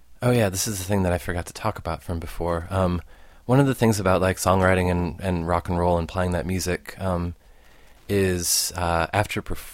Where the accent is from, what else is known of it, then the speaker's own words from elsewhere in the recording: Detroit, Michigan, United States; moved away as an adult; now in Chicago, United States; I grew up in Detroit and then the suburbs of Detroit and then came to Chicago for school.